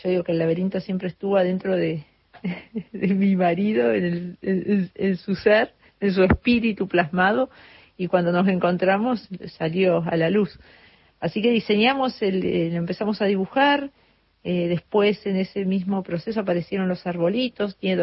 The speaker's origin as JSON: {"language": "Spanish", "town": "El Bolsón", "region": "Río Negro", "country": "Argentina", "tie": "born there", "said": "Yo soy nacida en Bolsón"}